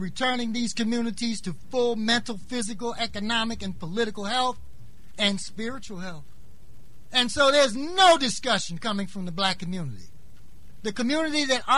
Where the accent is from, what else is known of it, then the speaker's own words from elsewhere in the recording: Baltimore, Maryland, United States; 1996, the National Association of Institutions and Alternatives did a study of Baltimore, my hometown